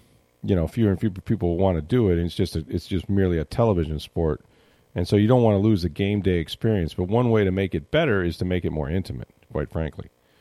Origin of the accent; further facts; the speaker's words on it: St. Petersburg, Florida, United States; I grew up in St. Pete. I'm from St. Pete, right?